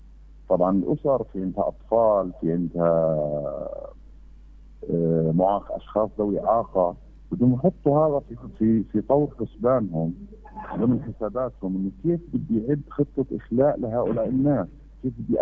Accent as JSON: {"language": "Arabic", "town": "Gaza", "region": "Gaza Strip", "country": "Palestine", "said": "شو هي سيناريوهات الكوارث اللي ممكن تحدث عندنا في غزه"}